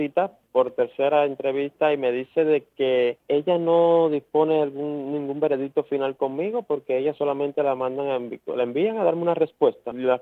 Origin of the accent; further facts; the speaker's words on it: Cuba; now in Trinidad and Tobago; Yo nunca salí de mi país, de Cuba, a Trinidad Tobago por problemas económicos. A mí la economía no me interesa. Yo bastante regular vivía en mi país, en Cuba, y vivía mejor que como estoy ahorita. Yo tengo 30 años.